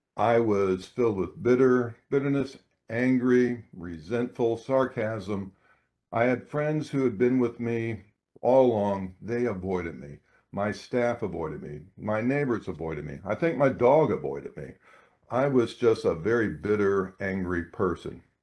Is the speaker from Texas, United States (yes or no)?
no; Louisville, Kentucky, United States; moved away; I'm from the Midwest, Louisville, Kentucky, as … mentioned. Came up in a household of strong values.